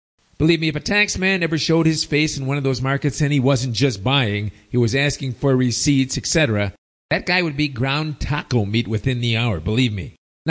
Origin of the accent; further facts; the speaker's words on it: Canada; That's more than you can say for my home country of Canada, which recently enacted part 2 of its draconian anti-terror laws.